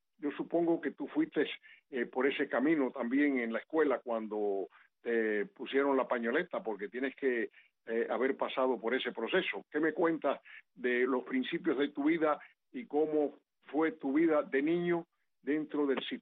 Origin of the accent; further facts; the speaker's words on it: Cuba; moved away; yo hace muchísimos años que salí de Cuba